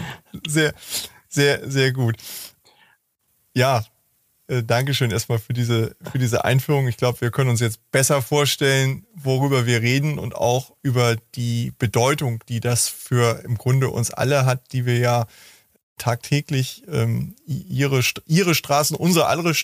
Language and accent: German; Hamburg, Germany; Also ich komme ja aus Hamburg